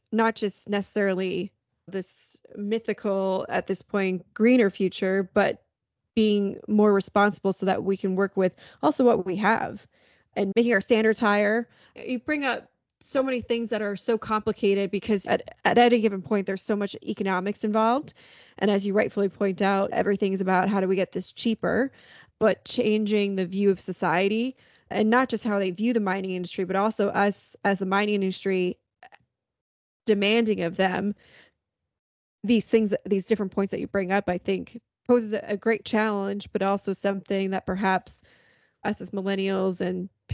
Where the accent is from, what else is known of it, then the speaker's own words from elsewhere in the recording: New York, United States; It's the same on Long Island. I'm from New York.